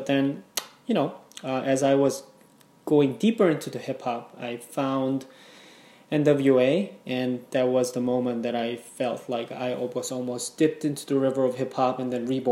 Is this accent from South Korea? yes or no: yes; South Korea; English is a second language; now in United States; So I grew up in South Korea